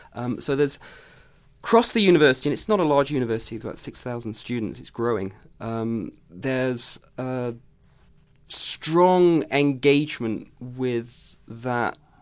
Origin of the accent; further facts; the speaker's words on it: United Kingdom; just growing up in Britain.